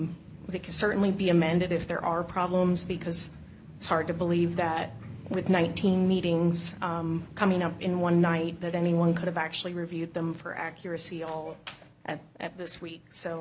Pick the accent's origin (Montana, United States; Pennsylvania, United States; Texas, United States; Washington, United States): Washington, United States; Black Diamond; also born or lived in Bellevue; I'm from Bellevue, and I grew up in Black Diamond.